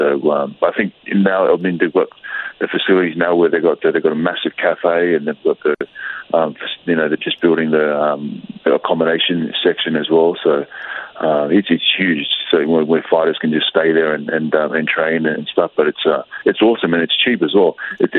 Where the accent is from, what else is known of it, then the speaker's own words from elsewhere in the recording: Australia; Oh shit, sorry, man, I'm from Australia.